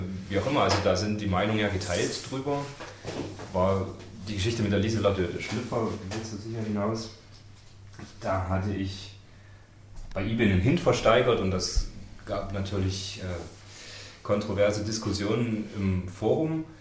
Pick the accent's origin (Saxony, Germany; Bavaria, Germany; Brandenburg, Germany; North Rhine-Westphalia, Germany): Saxony, Germany; Wurzen; Also ich komme nicht direkt aus Leipzig, ich komme ursprünglich aus Wurzen, das ist so bald ein Vorort vielleicht, also 20, 30 Kilometer.